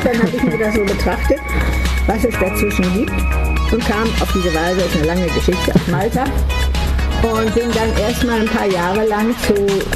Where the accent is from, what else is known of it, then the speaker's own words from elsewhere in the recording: Düsseldorf, North Rhine-Westphalia, Germany; also born or lived in Norway; Und ich komme aus dem Rheinland, aus Düsseldorf, und da regnet es ja recht häufig.